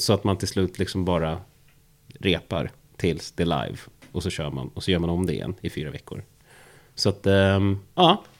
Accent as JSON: {"language": "Swedish", "town": "Vallentuna", "region": "Stockholm County", "country": "Sweden", "tie": "born or raised there", "also_born_or_lived": "Täby", "said": "jag växte upp i Täby första åren. Inte något jag brukar prata om, i och med att det finns någon form av vänlig rivalitet mellan min hemmakommun Vallentuna och Täby."}